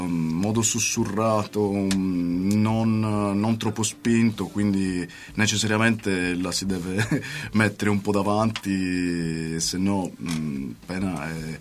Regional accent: Sardinia, Italy; io essendo sardo il deserto ce l'ho un po' dentro, perché la Sardegna è una terra molto aspra, molto predesertica

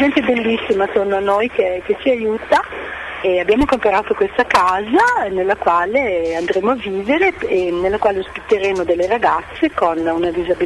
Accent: Bologna, Emilia-Romagna, Italy; now in Tanzania; io sono nata a Ferrara, quindi ecco. Sono di nascita ferrarese e di vita bolognese.

